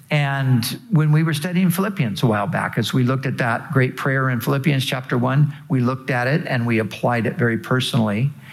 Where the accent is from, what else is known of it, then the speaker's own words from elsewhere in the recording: Costa Mesa, California, United States; I rarely say Costa Mesa. Sometimes I do. But, you know, you might say, oh, we're from Los Angeles.